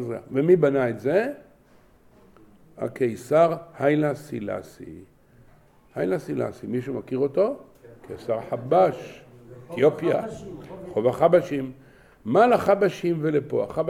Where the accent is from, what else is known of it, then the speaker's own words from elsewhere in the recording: Jerusalem, Jerusalem District, Israel; born there; אני הייתי ילד, נולדתי בשכונה שנקראת מושבה יוונית. אבל שם הרחוב היה יהושע בן נון, והשכונה הייתה נקראת שכונה יוונית.